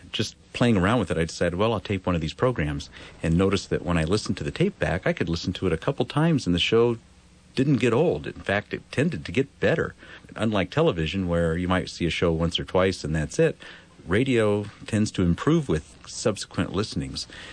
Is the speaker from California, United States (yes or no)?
yes; Los Angeles, California, United States; Growing up in Los Angeles, I was exposed to a lot of radio.